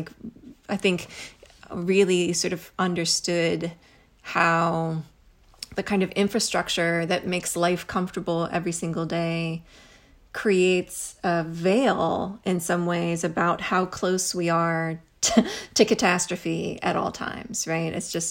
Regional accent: Missouri, United States; all the things that growing up in the Midwest in Missouri, that sort of get you through a storm like that.

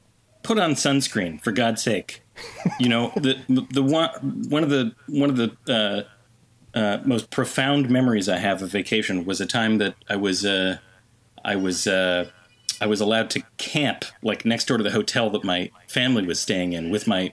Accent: Connecticut, United States; because growing up in Connecticut, you know, there was the Long Island Sound, and we used to go to Watch Hill in Rhode Island

